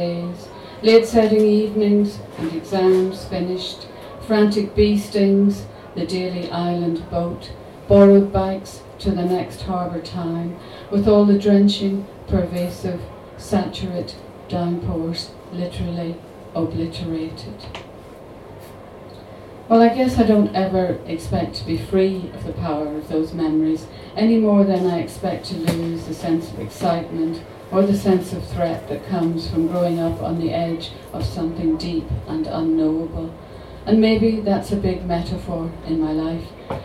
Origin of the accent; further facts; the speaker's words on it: Northern Ireland, United Kingdom; the people I grew up among on the Antrim coast whose livelihood was the ocean